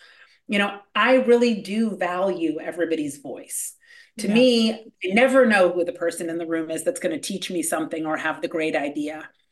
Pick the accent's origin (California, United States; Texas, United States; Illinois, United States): California, United States; Hollywood; For me, you know, I grew up in Hollywood, so it was sort of a war of attrition.